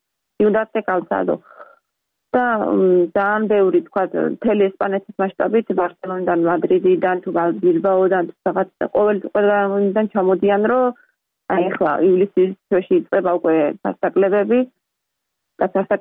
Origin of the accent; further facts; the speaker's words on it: Batumi, Adjara, Georgia; now in United States; ზღვის ქალაქში გავიზარდე, ბათუმში გავიზარდე და დღეშის სამჯერ დაბხულობით სულ თითქმის ზღვაზე ვიყავით, იმიტომ რომ ძალიან ახლოს ვცხოვრობ პირდაპირ ცენტრში ქალაქში